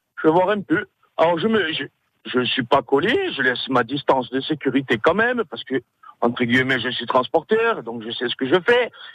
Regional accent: Ajaccio, Corsica, France; Et moi, comme je suis d'Ajaccio, je fais pareil, je les suis, je suis derrière.

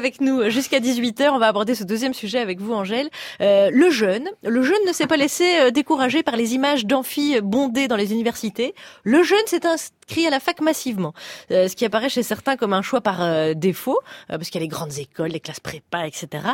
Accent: Belgium; en tant que Belge

